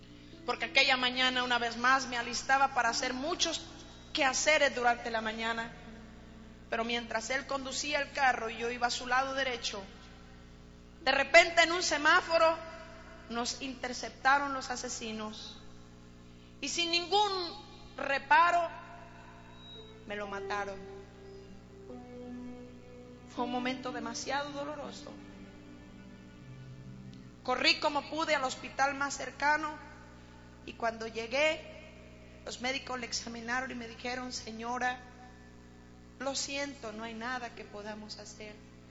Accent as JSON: {"language": "Spanish", "country": "Colombia", "said": "Colombia a lo mejor se saben cosas como las cosas feas, pero Dios ha traído un mover muy especial en mi país."}